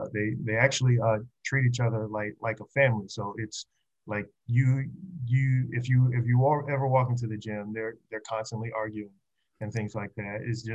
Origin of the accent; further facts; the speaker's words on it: Bluffton, South Carolina, United States; Yeah. I'm from Bluffton. So the kids that are on May River, the kids that are on Bluffton, those are my family members.